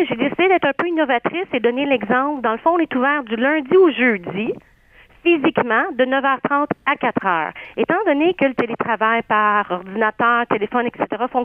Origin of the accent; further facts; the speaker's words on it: Quebec, Canada; nous autres, on n'est pas des Hongrois, on est des Québécois.